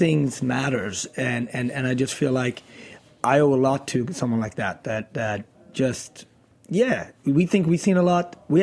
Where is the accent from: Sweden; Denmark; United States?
Sweden; Gothenburg, Västra Götaland; English is a second language; In Scandinavia, obviously, when I grew up there, it's very important for me to have a restaurant in my hometown in Gothenburg.